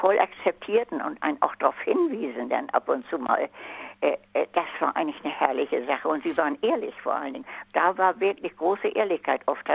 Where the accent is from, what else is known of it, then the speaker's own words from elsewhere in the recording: Hamburg, Germany; Ja, hallo. Ja, ich wohne in Hamburg und bin praktisch seit 1947 sind wir aus der Schule gekommen, aber vorher waren wir schon 4 Jahre zusammen im Oberbau in Fuhlsbüttel.